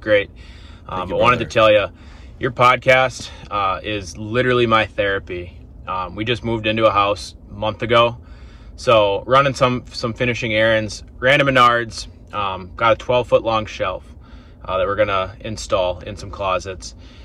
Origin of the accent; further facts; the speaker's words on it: Fargo, North Dakota, United States; I'm from Fargo, North Dakota.